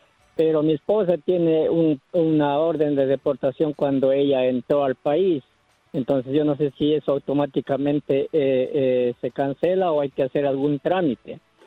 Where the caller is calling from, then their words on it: New York, United States; yo estoy llamando de Nueva York.